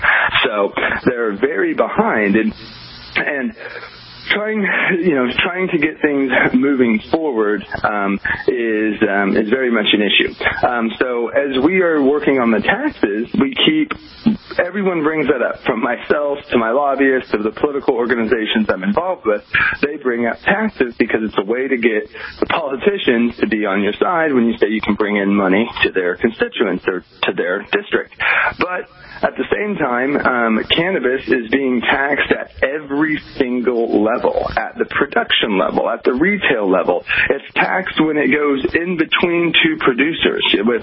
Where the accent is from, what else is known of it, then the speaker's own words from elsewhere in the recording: Oklahoma, United States; coming from the Midwest, where I'm from Oklahoma, I've seen homeless.